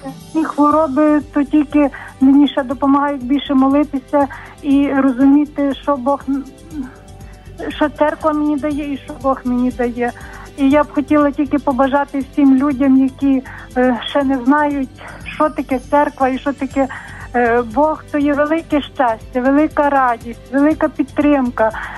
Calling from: Ternopil, Ternopil Oblast, Ukraine; я з Тернополя.

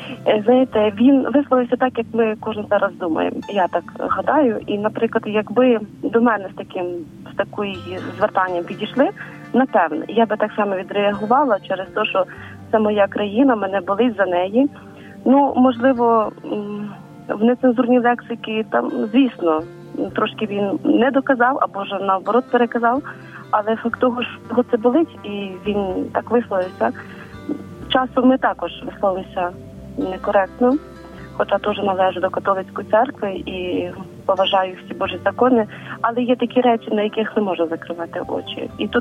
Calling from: Khmelnytskyi, Khmelnytskyi Oblast, Ukraine; я з Хмельницького.

